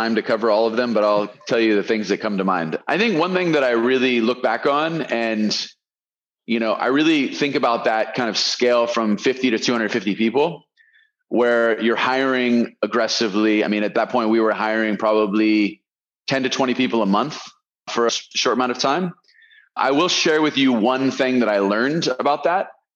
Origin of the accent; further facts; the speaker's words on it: California, United States; so I'm from California.